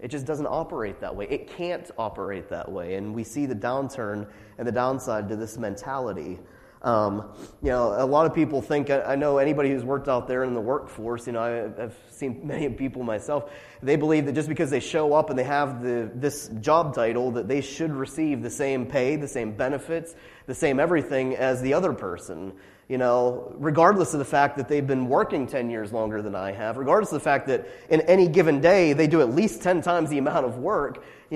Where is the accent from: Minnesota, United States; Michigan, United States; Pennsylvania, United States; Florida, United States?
Pennsylvania, United States; Atwood; You know, I grew up in Atwood over here